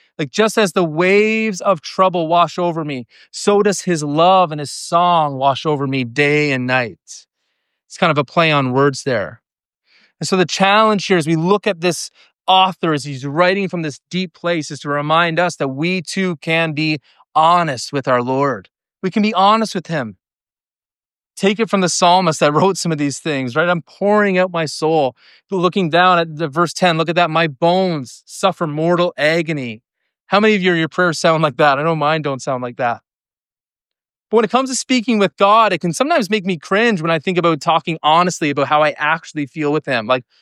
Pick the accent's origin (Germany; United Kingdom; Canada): Canada; Newfoundland and Labrador; And I'm a Newfoundlander. That's why I'm in Ontario.